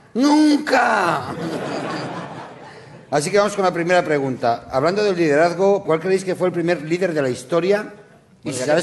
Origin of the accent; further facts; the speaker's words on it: Aragon, Spain; Yo soy de Aragón, ¿vale? Y pongo el acento...